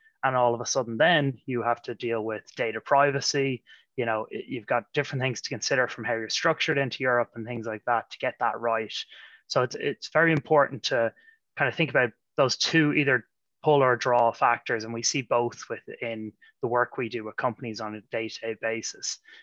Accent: Ireland; accent: Irish; moved away; When I still, I think, have held on to my Irish accent, even though I've been out of the country since 2012.

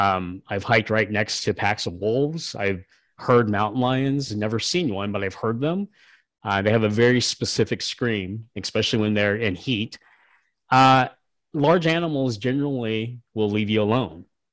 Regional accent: Kansas, United States; You know, I'm from Kansas. We don't lock up our dogs either

